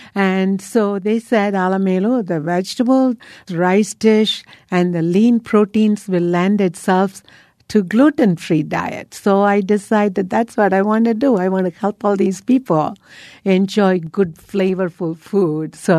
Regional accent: India; when I was growing up in India, I have tasted Brussels sprouts, broccoli, and all of these things

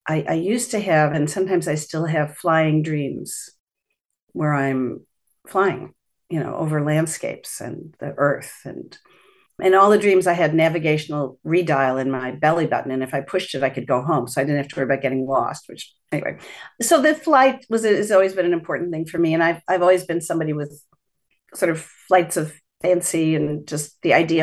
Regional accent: Illinois, United States; I come from Illinois. My husband's from Ontario. We're not New Yorkers.

